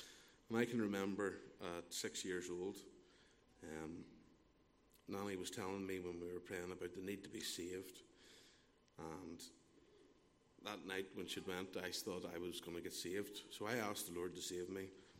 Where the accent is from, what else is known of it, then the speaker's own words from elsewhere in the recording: Lisburn, Northern Ireland, United Kingdom; I grew up just outside of Lisburn. I was born on the 20th of the 11th, 1991.